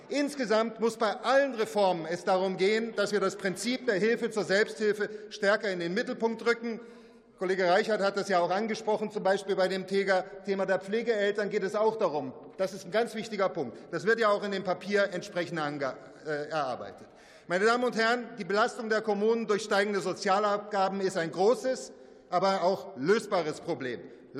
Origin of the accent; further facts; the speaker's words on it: Dresden, Saxony, Germany; meiner Heimatstadt Dresden